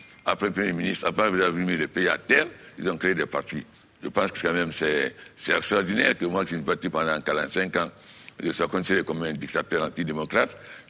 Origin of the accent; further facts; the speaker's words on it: Guinea; moi, je suis guinéen